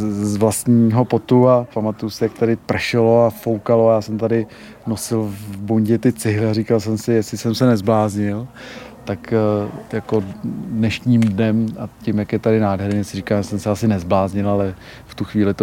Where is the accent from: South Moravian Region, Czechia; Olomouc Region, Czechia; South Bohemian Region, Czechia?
South Bohemian Region, Czechia; Český Krumlov; Já jsem nějakou dobu jezdil tady po jižních Čechách, já jsem z Českého Krumlova, miluju to tady